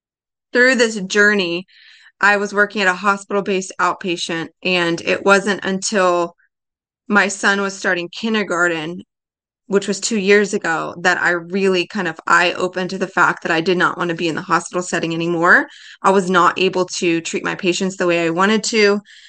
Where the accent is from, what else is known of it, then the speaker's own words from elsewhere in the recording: Houston, Texas, United States; I actually live in the northwest side of DFW and in North Texas, but I'm originally from the Houston area.